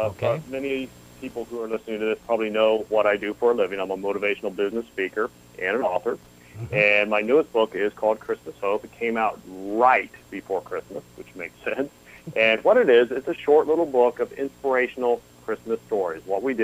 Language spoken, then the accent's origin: English; Anderson, United States; Yes, I am from Anderson. I grew up in Anderson, lived there for a good chunk of my life.